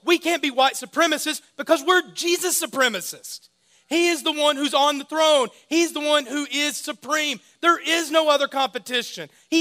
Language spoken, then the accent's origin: English; Arkansas, United States; But growing up in Arkansas, I grew up in a small town, and on Sundays after church, I'd often come home and there was literature left in my yard.